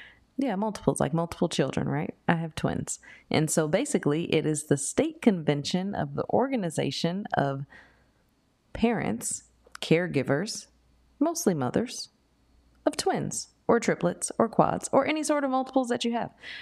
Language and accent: English; Oakland, California, United States; I am from Oakland, California.